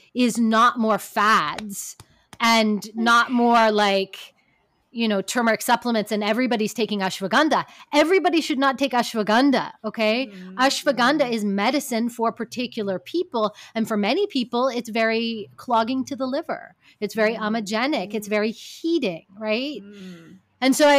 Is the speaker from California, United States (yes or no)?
yes; California, United States; I mean, I'm from California. Like, we're like, everything goes, you know what I mean?